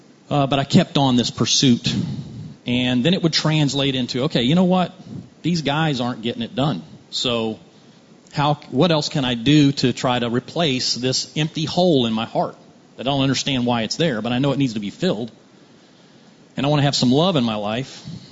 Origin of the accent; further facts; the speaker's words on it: Tampa, Florida, United States; So, I grew up here in Tampa most of my life.